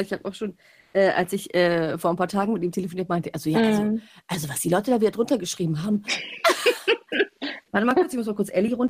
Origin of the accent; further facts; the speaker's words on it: Turkey; das gibt es ja auch bei uns in der Türkei, so richtig aufdringlich